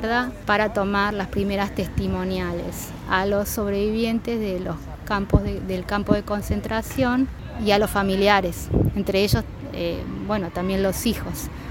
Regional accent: Argentina; now in Hamburg, Germany; soy argentina, resido en Hamburgo.

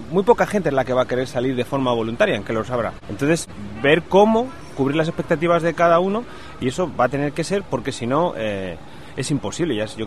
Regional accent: Spain; nosotros que somos españoles y vivimos lo de la valla para la sociedad española no es sostenible moralmente

